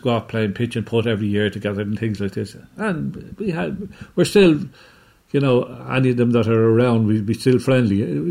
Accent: Palmerstown, Leinster, Ireland; I was from Palmerstown, and I worked here.

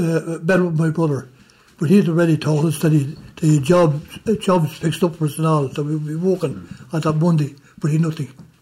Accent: Ireland; moved away; they said to me, being Irish, we'll send you over to Ballymena in Northern Ireland, to the Royal Ulster Rifles training area.

